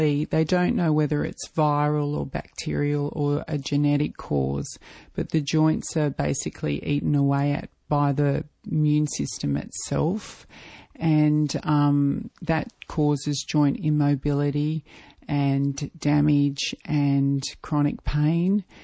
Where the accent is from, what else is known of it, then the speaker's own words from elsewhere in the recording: Melbourne, Victoria, Australia; also born or lived in Sydney / Papua New Guinea; I was born in Sydney actually, and I was raised in Melbourne.